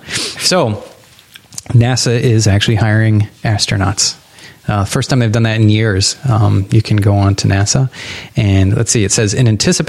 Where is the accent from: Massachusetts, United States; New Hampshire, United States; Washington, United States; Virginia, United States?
New Hampshire, United States; I grew up in New Hampshire, son.